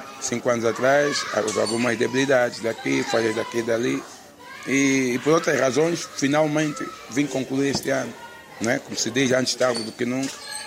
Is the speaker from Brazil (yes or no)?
no; Angola; E na minha casa, eu cresci numa casa onde tinha uma avó que não falava português. Não falava português. Quer dizer, eu cresci numa casa de quimbundo